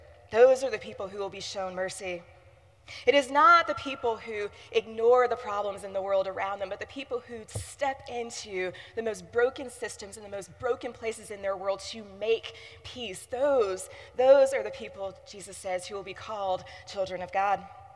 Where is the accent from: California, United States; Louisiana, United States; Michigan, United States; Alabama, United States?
Michigan, United States; also born or lived in Providence, Rhode Island; When I moved here from Providence, Rhode Island, back to West Michigan, I brought back about 30 book boxes